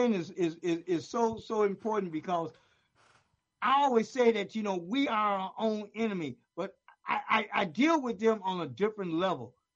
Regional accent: Chicago, Illinois, United States; now in Benton Harbor, United States; No, I'm originally a Chicago boy. Born and raised in Chicago. West Side story.

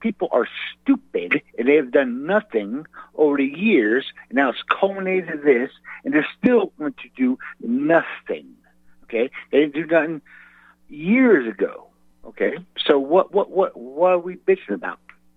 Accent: Melbourne, Florida, United States; I was born and raised in Melbourne, Florida. You know where that's at?

